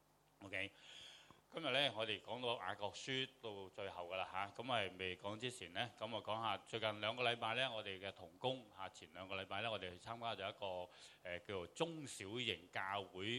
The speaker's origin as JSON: {"language": "Cantonese", "country": "China", "said": "但系我哋系中国人，无论点样，我哋都觉得我哋嘅国家咧"}